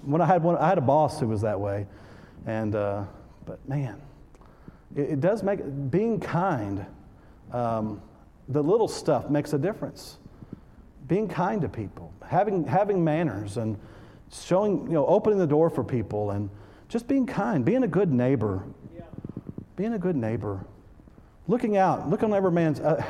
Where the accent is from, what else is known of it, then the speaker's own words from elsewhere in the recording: Texas, United States; Yeah, I'm from Texas. We say yes, ma'am.